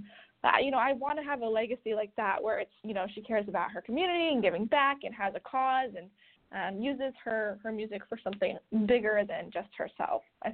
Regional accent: Washington, United States; I actually got to open for … in Washington State, my home state, at Clearwater Casino.

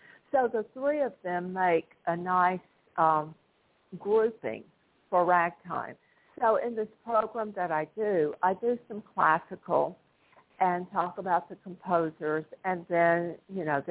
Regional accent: Tupelo, Mississippi, United States; So the community theater in my hometown of Tupelo, Mississippi, applied for and received a grant and invited me to come there and direct a musical.

